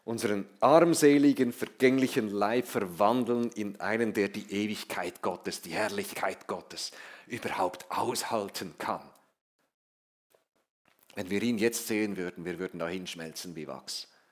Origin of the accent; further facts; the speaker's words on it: Switzerland; ich bin Doppelbürger. Ich bin Schweizer, aber das zählt nicht mehr lange.